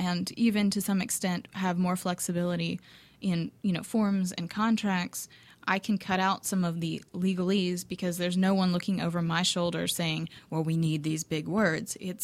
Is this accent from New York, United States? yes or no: no; Tennessee, United States; also born or lived in Virginia; now in Atlanta, United States; Originally, I'm from Tennessee, and I went to the University of Tennessee, and out of law school, my husband got a job in D.C., so we moved to Virginia, and I practiced law in Virginia.